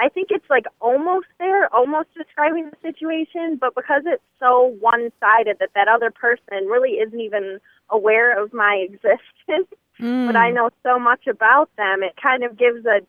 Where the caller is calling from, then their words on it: Michigan, United States; I'm calling from Michigan.